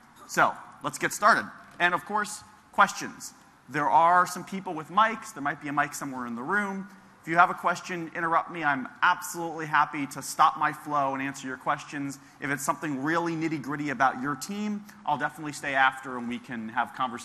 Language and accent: English; Miami, Florida, United States; now in Seattle, United States; I'm from Miami, Florida, originally. I came to Microsoft right out of college, and I've been there 12 years.